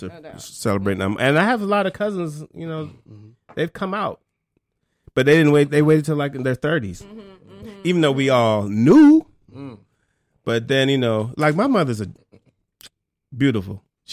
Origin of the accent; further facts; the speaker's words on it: Jamaica; I'm from Jamaica.